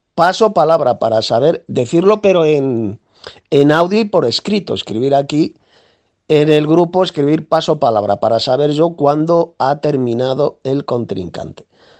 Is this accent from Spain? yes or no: yes; Spain; de España, tengo 62 años